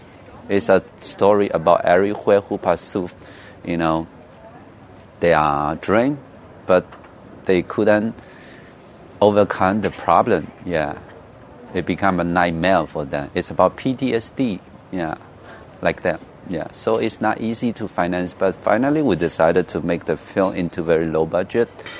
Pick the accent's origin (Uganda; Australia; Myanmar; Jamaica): Myanmar; English is a second language; now in Taiwan; I came from Myanmar, very small village. I'm living in Taiwan, huge city, crowded.